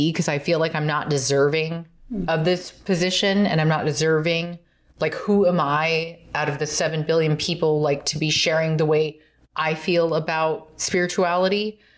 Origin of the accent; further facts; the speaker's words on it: California, United States; As a Californian, born and raised, we have issues.